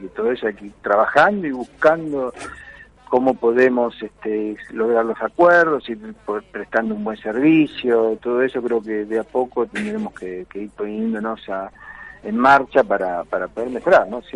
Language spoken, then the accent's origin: Spanish; Esquel, Chubut, Argentina; Yo soy, digamos, de Esquel, digamos, y acompaño, digamos, esta decisión que se tomó